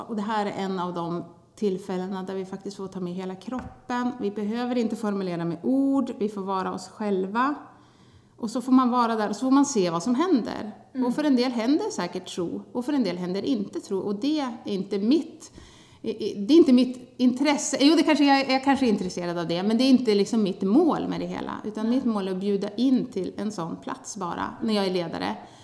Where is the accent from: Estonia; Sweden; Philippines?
Sweden; Jämtland County; also born or lived in Gotland; now in Norrtälje, Sweden; jag kommer från Jämtland och har vuxit upp där. Och sen bodde jag på Gotland några år. Och sen bor jag i Norrtälje. Sen på hela 2000-talet har jag bott i Norrtälje. Just. Så 22 år.